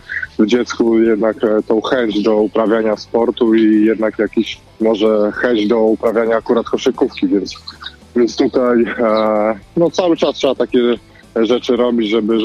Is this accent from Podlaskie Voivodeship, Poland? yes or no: yes; Białystok, Podlaskie Voivodeship, Poland; jestem z Białegostoku, jeździmy właśnie między tymi miastami